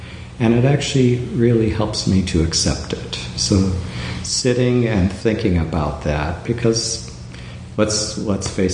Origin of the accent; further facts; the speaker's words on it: Italy; moved away; I grew up in an Italian household. We came from Italy, the four of us, many years ago.